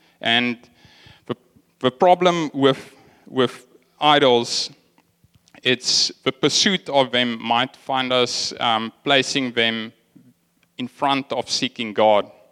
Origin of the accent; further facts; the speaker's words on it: Lydenburg, Mpumalanga, South Africa; moved away as an adult; now in Cape Town, South Africa; I grew up in the Platteland, the countryside in Mpumalanga, a place called Lydenburg, and we had a farm outside of town where my father farmed with cattle.